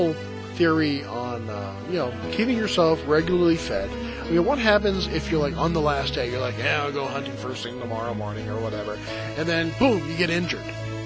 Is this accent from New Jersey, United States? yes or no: no; New Hampshire, United States; That's right, I'm from New Hampshire.